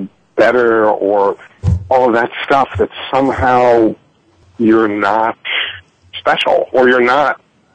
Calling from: New York City, New York, United States; Yeah, I'm calling from New York City.

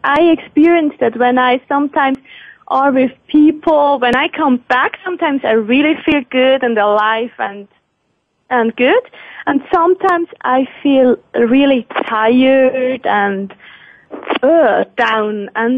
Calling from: Switzerland; Hey, I'm calling in from Switzerland.

